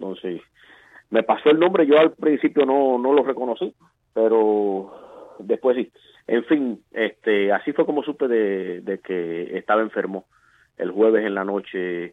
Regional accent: Cuba; Allá en Cuba no hice nada, no me dediqué, no busqué nunca ninguna organización.

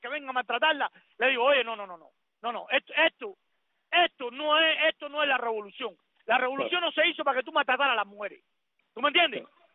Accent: Cuba; yo quiero mucho mi pueblo, yo me siento parte de ese pueblo, soy cubano

